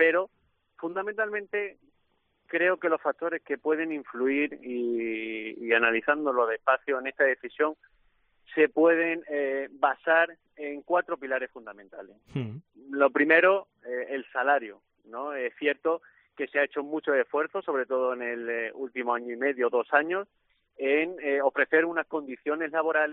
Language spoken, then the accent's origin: Spanish; Campanario, Extremadura, Spain; Yo soy natural de Campanario y aquí crecí, en Extremadura.